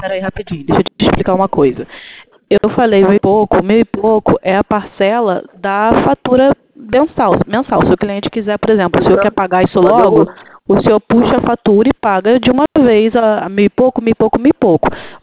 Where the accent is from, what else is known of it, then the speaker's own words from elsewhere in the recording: Rio de Janeiro, Brazil; Eu sou do Rio.